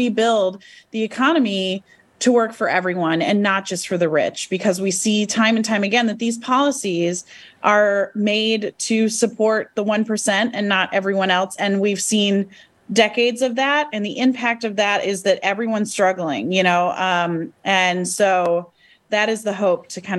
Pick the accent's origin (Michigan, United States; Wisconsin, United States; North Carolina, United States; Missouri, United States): Michigan, United States; I am a Michigan native, so right next door.